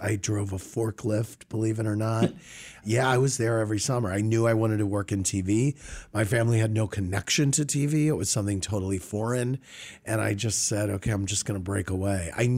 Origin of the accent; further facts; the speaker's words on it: St. Louis, Missouri, United States; Born and raised in St. Louis.